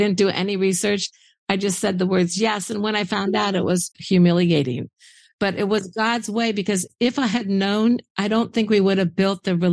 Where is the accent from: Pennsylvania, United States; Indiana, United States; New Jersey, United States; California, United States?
Indiana, United States; I didn't get any education about civil rights growing up in Indiana.